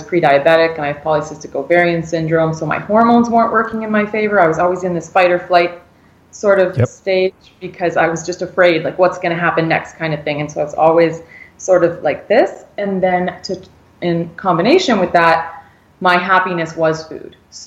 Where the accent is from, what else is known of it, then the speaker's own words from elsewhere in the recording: Ontario, Canada; where I was born in Ontario. I'm from Ontario, and I started playing sports as young as 4 years old.